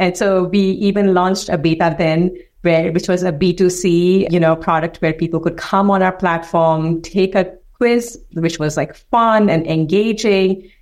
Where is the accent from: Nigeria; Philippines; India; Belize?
India; moved away as an adult; now in United States; So I actually was born and brought up in India. So I've been in three countries. So let's start with that. So I moved to the US as part of my job.